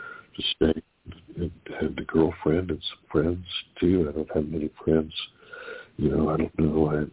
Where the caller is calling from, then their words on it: California, United States; from California.